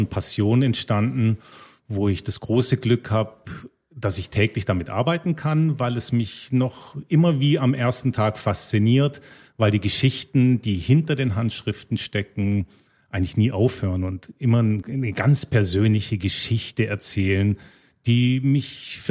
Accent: Konstanz, Baden-Württemberg, Germany; now in Switzerland; Also ich komme aus Konstanz am Bodensee, bin dort geboren, bin seit knapp 15 Jahren in der Schweiz, fühle mich hier sehr wohl

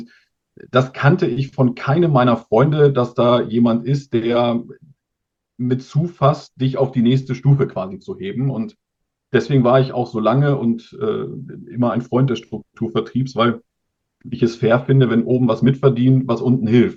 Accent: Wolfsburg, Lower Saxony, Germany; weil ich komme ja aus Wolfsburg

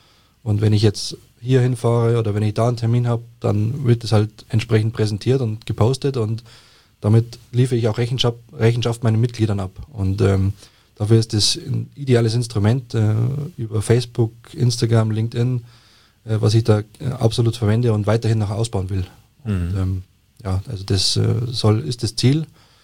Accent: Egling, Bavaria, Germany; war 2020 Bürgermeisterkandidat in meiner Heimatgemeinde Egling

